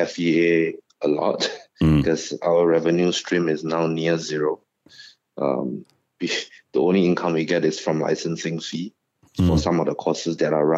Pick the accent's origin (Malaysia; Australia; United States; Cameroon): Malaysia; We are proud as a Malaysian, it's a Malaysian brand